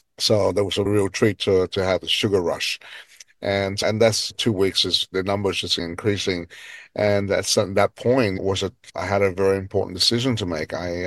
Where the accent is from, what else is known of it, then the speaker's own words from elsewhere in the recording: Ho Chi Minh City, Vietnam; born there; English is a second language; moved away; let's start off with where I was born. I was born in actually in Ho Chi Minh.